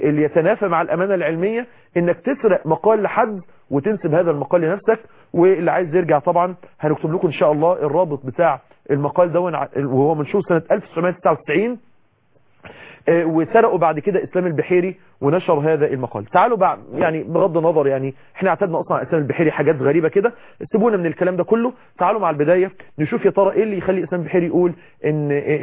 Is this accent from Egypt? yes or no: yes; Egypt; نفس الكلام احنا عندنا في مصر في بيئات مختلفة